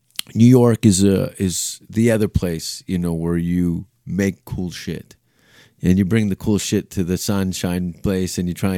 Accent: Canada

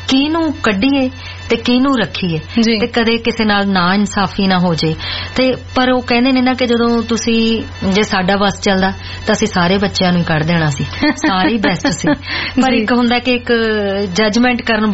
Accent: Punjab, India; moved away; ਲੱਗਦਾ ਹੀ ਨਹੀਂ ਕਿ ਮੈਂ ਇੰਡੀਆ ਤੋਂ ਪੰਜਾਬ ਤੋਂ ਬਾਹਰ ਆਈ ਹਾਂ।

